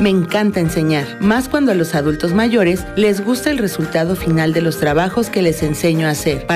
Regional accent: Puente de Ixtla, Morelos, Mexico; born there; now in Cuernavaca, Mexico; Nací en Puente de Ixtla, Morelos. Sin embargo, actualmente vivo en Cuernavaca.

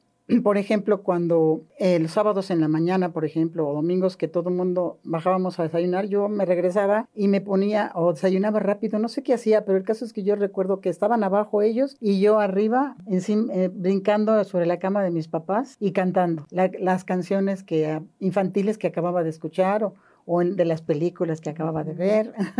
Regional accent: Mexico City, Mexico; moved away as an adult; now in Cuernavaca, Mexico; Soy originaria de la Ciudad de México, sí.

